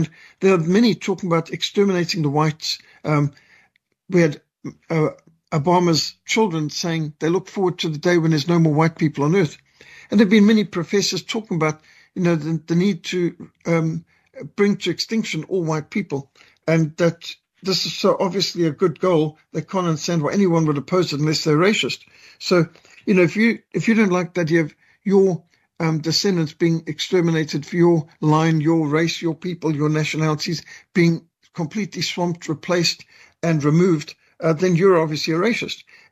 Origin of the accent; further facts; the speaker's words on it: South Africa; born there; When I was born in South Africa, 1960